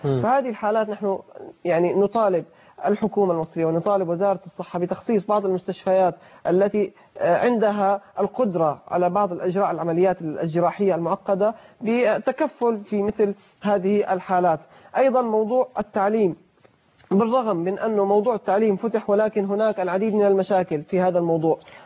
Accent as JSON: {"language": "Arabic", "country": "Syria", "moved": "yes", "lives_now": "Cairo, Egypt", "said": "ونحن بالفعل لم نشعر هنا، نحن كسوريين لم نشعر هنا في القاهرة بالغربة أبدا"}